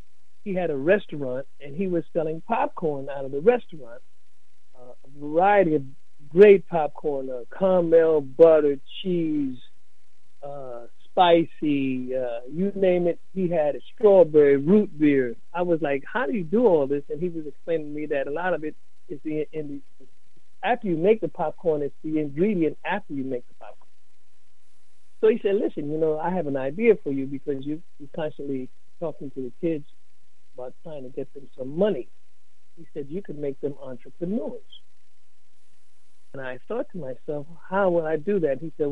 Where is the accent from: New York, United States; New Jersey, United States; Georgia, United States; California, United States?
New York, United States; What I did was, I'm from New York